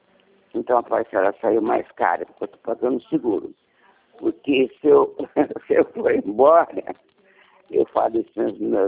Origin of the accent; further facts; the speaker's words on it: Araraquara, São Paulo, Brazil; Eu sou de Araraquara.